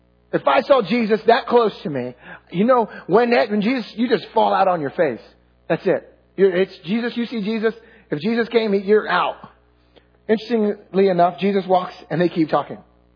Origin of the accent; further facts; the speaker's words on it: New Jersey, United States; I grew up in New Jersey, so my relaxed face is